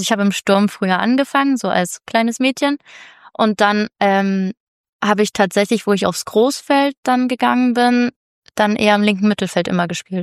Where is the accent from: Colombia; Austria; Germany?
Germany; Dresden, Saxony; also born or lived in Leipzig; tatsächlich bin ich in Leipzig geboren, okay, weil meine Eltern da noch da gewohnt haben. Aber meine Mama kommt auch ursprünglich aus Dresden und dann sind wir relativ zügig nach Dresden gezogen wieder.